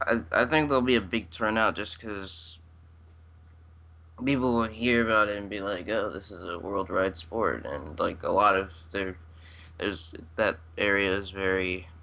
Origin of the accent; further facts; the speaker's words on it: United States; even though I am American.